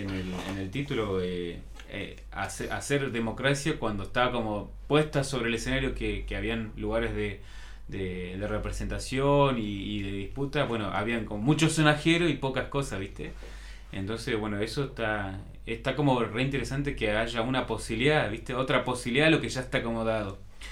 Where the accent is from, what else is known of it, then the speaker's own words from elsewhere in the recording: Misiones, Argentina; en realidad yo soy de Misiones, estoy hace 7 años